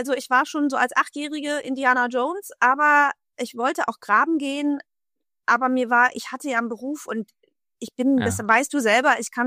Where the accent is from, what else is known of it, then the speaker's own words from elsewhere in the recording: Berlin, Germany; accent: Berlin; Nee, ich habe da 9 Jahre gewohnt. Aber ich habe den Berliner Dialekt schon früher.